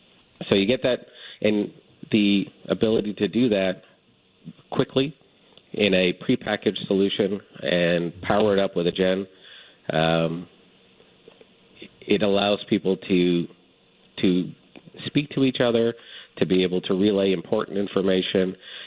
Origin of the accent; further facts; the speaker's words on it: Toronto, Ontario, Canada; now in South Florida, United States; although I am actually from Toronto, but we're based in South Florida